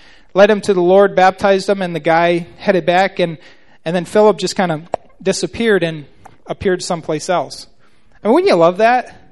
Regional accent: Canton, United States; So I grew up here in Canton, went to Christian school my whole life

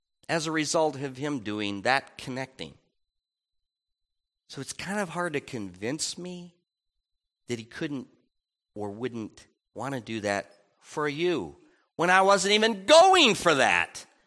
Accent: Michigan, United States; She was from Illinois. I was from Michigan.

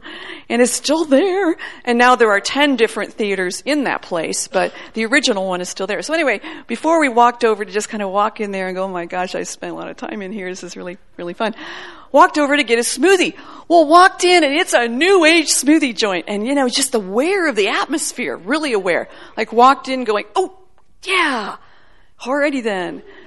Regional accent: Illinois, United States; I was able to go back to my hometown when I grew up as a little girl in a suburb outside of Chicago this past week

